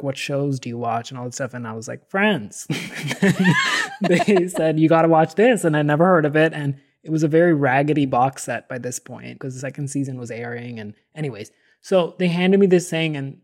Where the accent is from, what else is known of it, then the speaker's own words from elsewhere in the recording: Delhi, India; So I grew up in Delhi